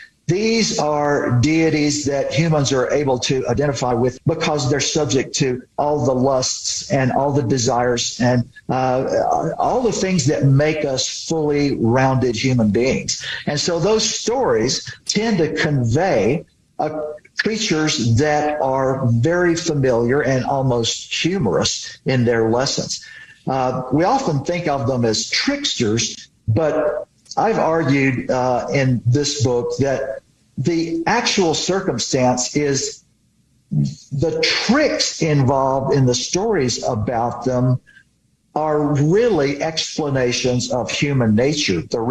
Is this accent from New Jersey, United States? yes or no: no; Louisiana, United States; I think when I was growing up in Louisiana and finding these remnant mounds